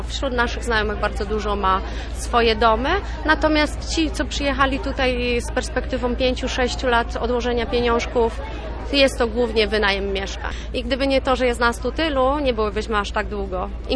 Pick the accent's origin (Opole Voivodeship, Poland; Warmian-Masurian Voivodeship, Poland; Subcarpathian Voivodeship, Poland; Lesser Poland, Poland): Lesser Poland, Poland; Zawoja; My pochodzimy w sumie z Zawoi, z takiej wioski w Beskidach. Są to drugie co do wysokości góry w Polsce.